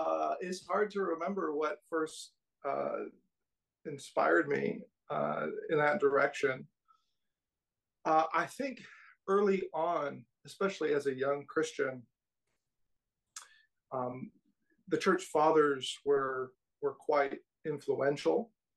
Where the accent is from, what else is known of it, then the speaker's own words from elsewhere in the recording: California, United States; now in Kansas City, United States; I'm from California originally, and though I'm now in Kansas City and love the Midwest. I grew up in more or less just a free church type environment.